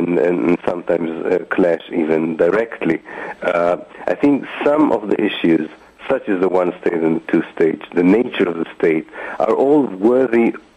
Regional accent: Israel; people who come from the same milieu in which I grew up in Israel

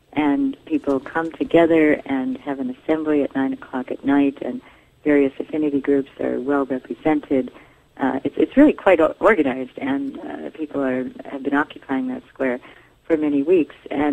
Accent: Illinois, United States; I'm from Illinois

